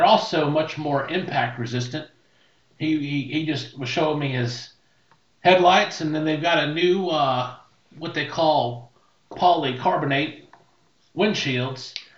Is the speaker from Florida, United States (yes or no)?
no; Connecticut, United States; I did. I'm from Connecticut.